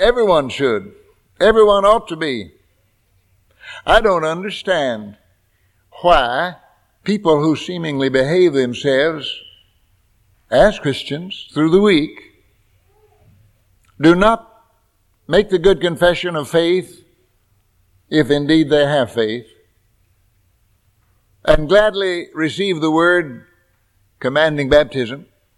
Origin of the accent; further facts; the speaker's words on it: United States; born there; I'm glad I was born in America.